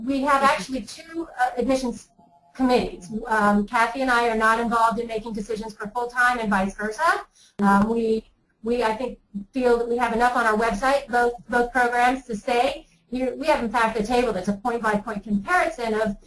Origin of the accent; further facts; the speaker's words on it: Omaha, Nebraska, United States; I'm from Omaha, the big bad city. But we definitely have the Midwestern folks, the Central Time Zone, and some Rocky folks, Rocky Mountain Time folks.